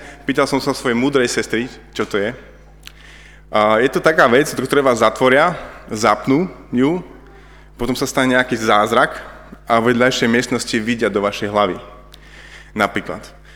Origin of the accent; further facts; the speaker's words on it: Levice, Nitra Region, Slovakia; a som z Levíc.